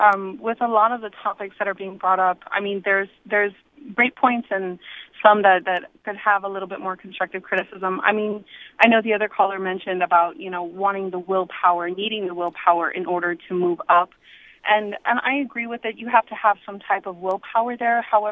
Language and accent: English; Alamo Heights, Texas, United States; I mean, my husband came from the Harlandale district and I came from Alamo Heights.